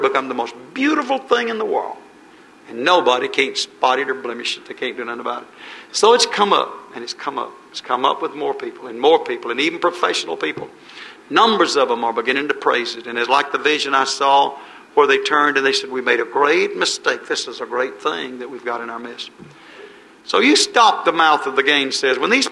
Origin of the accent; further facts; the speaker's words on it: United States; I happen to know I'm from America. And I know what's going on over there.